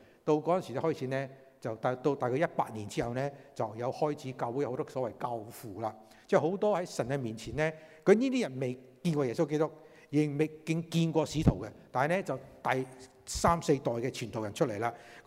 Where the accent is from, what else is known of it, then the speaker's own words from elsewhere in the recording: China; 我哋中國人咧好中意講忠孝